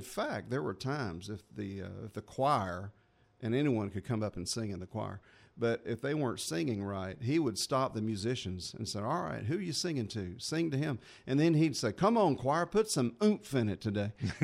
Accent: Jacksonville, Florida, United States; Jacksonville, Florida. That's my hometown.

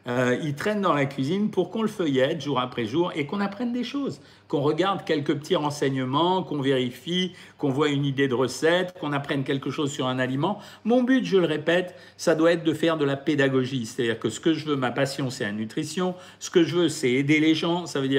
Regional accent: Switzerland; chez nous en Suisse

